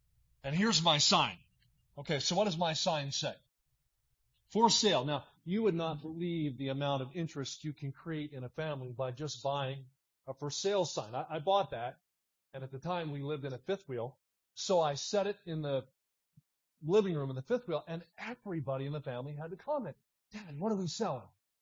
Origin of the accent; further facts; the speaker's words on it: New Jersey, United States; We grew up in South Jersey, and then my dad was a general contractor.